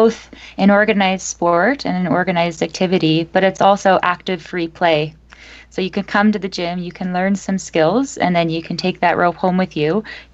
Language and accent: English; Halifax, Nova Scotia, Canada; the national competition came close to my hometown in Halifax, Nova Scotia.